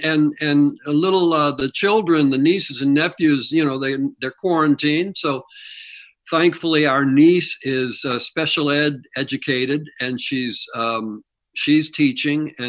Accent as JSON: {"language": "English", "town": "Kansas City", "region": "Missouri", "country": "United States", "tie": "born or raised there", "said": "No, I grew up in Missouri."}